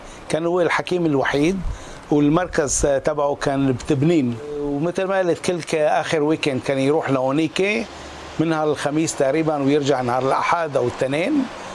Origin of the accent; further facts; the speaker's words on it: Beirut, Beirut Governorate, Lebanon; خلقت ببيروت بسنة 1954 ببيروت، بعدين سكنت بالوادي، هونيك أكترية اليهود كانوا ساكنين وادي أبو جميل. ورا شي سنتين انجبروا أهلي يتركوا بيروت ويسكنوا